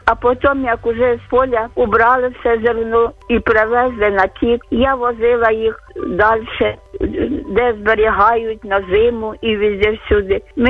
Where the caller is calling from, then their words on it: Kyiv, Ukraine; я з Києва, з Оболоні.